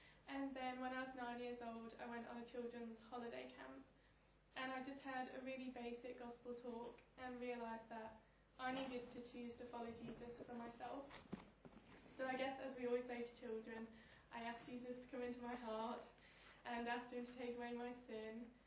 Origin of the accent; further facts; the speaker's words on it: East Midlands, United Kingdom; now in Gloucester, United Kingdom; I'm 21. I'm in my second year at Redcliffe, and I'm originally from Leicestershire. I grew up on a farm with my mum and my dad.